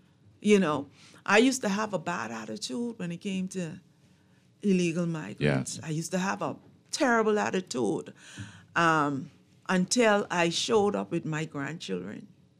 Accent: Eleuthera, Bahamas; And to me, it's my best friend's father. You know, people who I grew up with in Eleuthera.

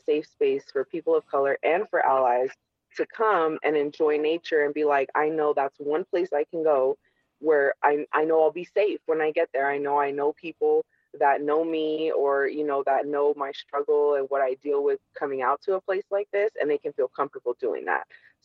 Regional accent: California, United States; So, like, I came from California.

